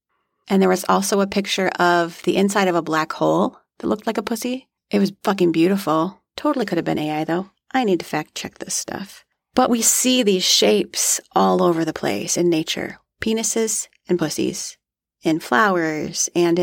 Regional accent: Iowa, United States; Jason Momoa is from Iowa. I'm from Iowa.

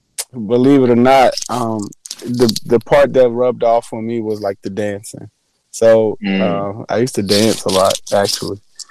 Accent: Richmond, Virginia, United States; moved away as an adult; now in Asheville, United States; But I'm from Richmond. I've been in Asheville about 10 years. But I'm from Richmond, Virginia, and moved here due to the military.

